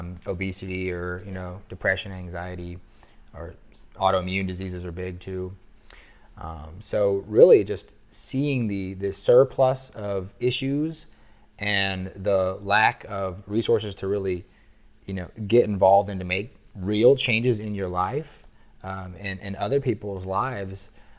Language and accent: English; Blanchard, Oklahoma, United States; I grew up in Blanchard, Oklahoma. And then I ended up going to University of Central, or OCCC in Oklahoma City for community college first.